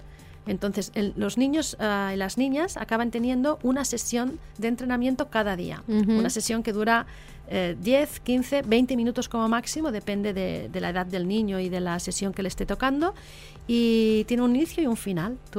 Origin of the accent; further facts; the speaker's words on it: Catalonia, Spain; Yo soy catalana